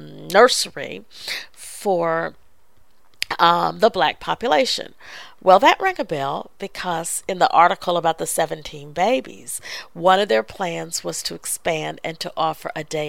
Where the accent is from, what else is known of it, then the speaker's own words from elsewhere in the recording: Fort Smith, Arkansas, United States; One was called Growing Up in Fort Smith, and the other, Fort Smith is my hometown.